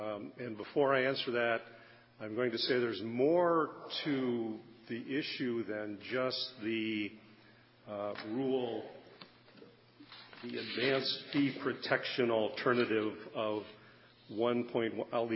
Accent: Rice Lake, Wisconsin, United States; I'm from Rice Lake.

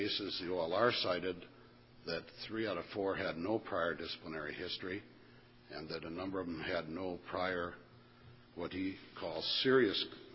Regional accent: Ashland, Wisconsin, United States; I'm from Ashland

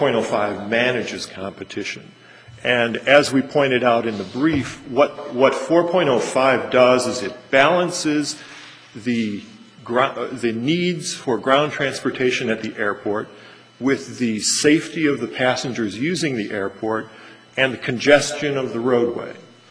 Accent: Chicago, Illinois, United States; I grew up in Chicago, and the metal in Chicago is worth.

